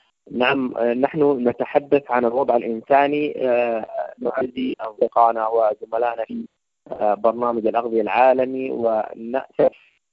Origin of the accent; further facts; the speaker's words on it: Sudan; نحن السودانيين الآن نطالب بحسن معاملتنا كما يعامل الأجانب في السودان.